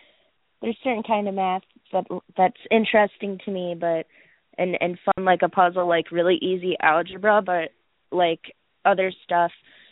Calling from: Iowa, United States

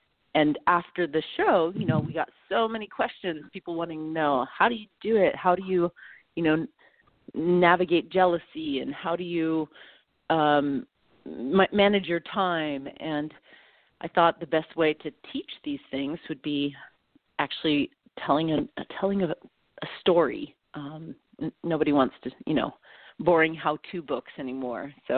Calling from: San Diego, California, United States; Doing good. I'm calling in from San Diego.

